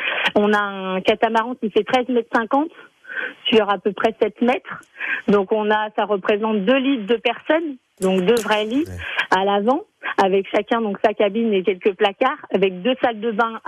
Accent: La Rochelle, Nouvelle-Aquitaine, France; parce qu'on est né à La Rochelle, donc on est vraiment des Rochelais pure souche

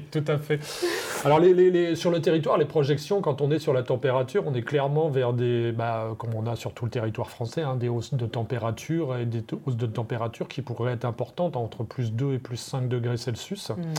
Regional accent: Normandy, France; Je suis normand, mais... L'ex-Basse-Normandie

